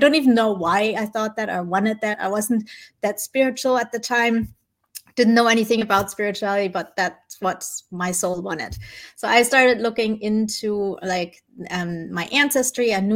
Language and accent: English; Germany; also born or lived in Colombia; I was actually born in Colombia in South America. And then I was adopted by my parents, who are Dutch. But I grew up in Germany, where they lived at the time.